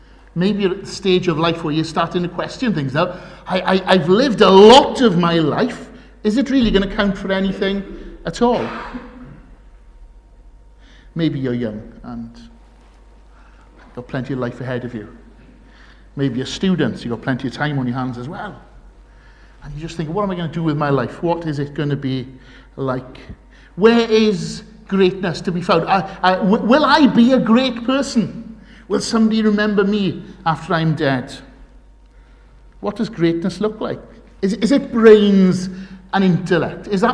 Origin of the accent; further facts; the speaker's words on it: Swansea, Wales, United Kingdom; now in Crickhowell, United Kingdom; both my wife and I grew up in Swansea, that's home.